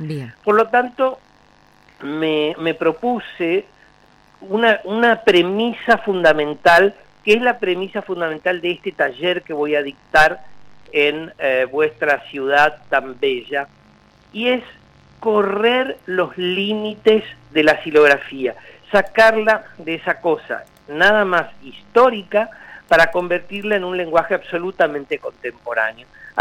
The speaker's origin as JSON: {"language": "Spanish", "region": "Chaco", "country": "Argentina", "tie": "born there", "moved": "as an adult", "lives_now": "Buenos Aires, Argentina", "said": "yo soy un artista visual, que nací en el Chaco, pero vivo hace 35 años aproximadamente en Buenos Aires"}